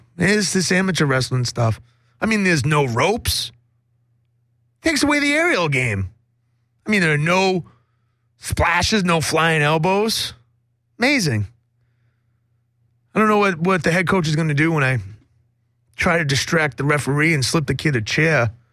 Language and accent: English; Massachusetts, United States; Look, yeah, I'm from Massachusetts. My father's a huge Kennedy guy.